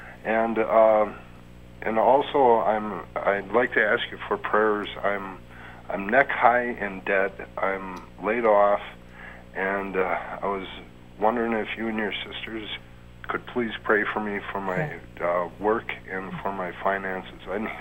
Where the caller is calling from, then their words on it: Wisconsin, United States; Wisconsin.